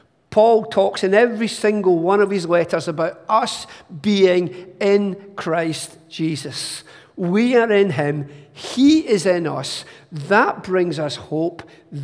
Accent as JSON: {"language": "English", "region": "England", "country": "United Kingdom", "said": "Boom, we're English, we're British, we don't talk about that sort of thing here."}